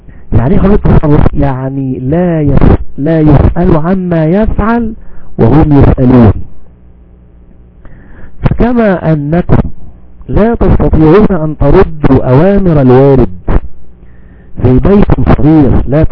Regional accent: Egypt; احنا عندنا في مصر كده مثال عام يقول ايه

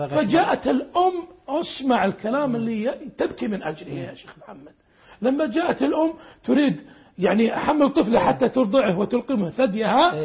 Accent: Saudi Arabia

